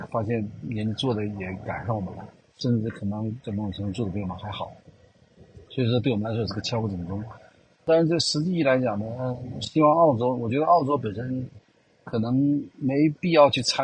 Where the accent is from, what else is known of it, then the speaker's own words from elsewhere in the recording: China; 作为我们中国人可能对这个宇宙飞船降落这件事情并不陌生了